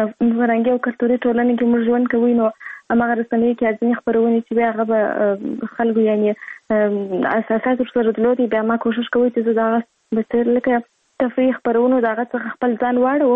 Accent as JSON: {"language": "Pashto", "region": "Kandahar", "country": "Afghanistan", "tie": "born or raised there", "said": "زه په کندهار ولایت کې زیږیدلی یم او اوس په فعال هم په کندهار ولایت کې اوسېږم"}